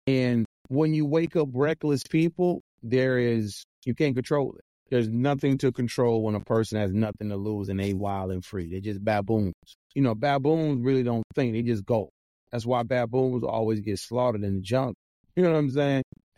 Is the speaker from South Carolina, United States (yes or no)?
no; Queens, New York, United States; like you said, I'm from Queens. You know, I know where I come from.